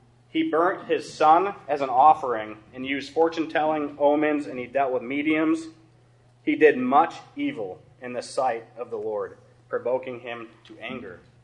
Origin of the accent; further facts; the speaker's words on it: Greenwood, Indiana, United States; and I'm from Greenwood, Indiana. Ever heard of it?